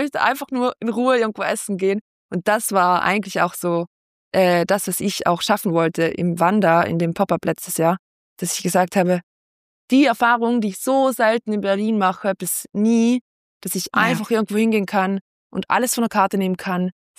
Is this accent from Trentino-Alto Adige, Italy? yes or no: yes; Trentino-Alto Adige, Italy; weil ich komme ja aus Südtirol und so im Alpenländischen, sage ich, ist da schon auch sehr viel Gebäck